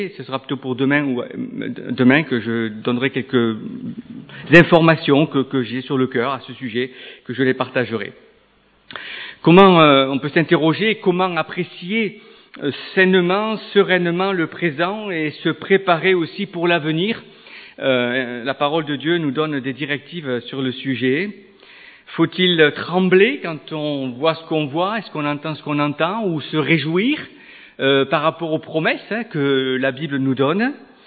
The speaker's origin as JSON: {"language": "French", "town": "Saint-Jean-du-Gard", "region": "Occitanie", "country": "France", "said": "Je suis originaire de Saint-Jean-du-Gard dans les Cévennes."}